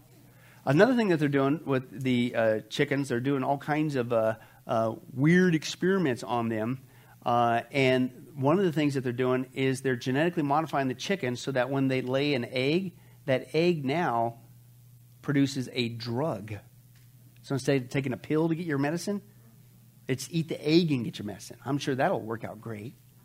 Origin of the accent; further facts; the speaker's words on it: Midwest, United States; I grew up in the Midwest. That was one thing you had to do. You had to dehorn a cow.